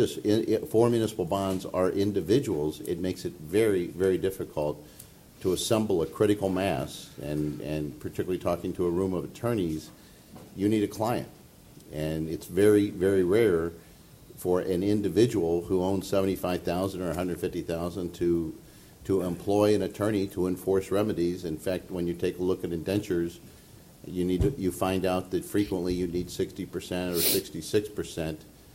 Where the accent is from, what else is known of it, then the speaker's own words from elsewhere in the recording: Chicago, Illinois, United States; one of the most iconic examples is in my hometown of Chicago, the Chicago Skyway.